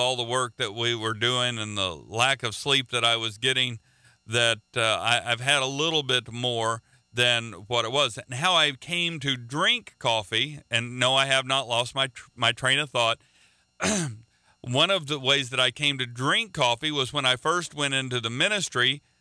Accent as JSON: {"language": "English", "region": "the South", "country": "United States", "said": "I'm from the South. We drink sweet tea where I come from."}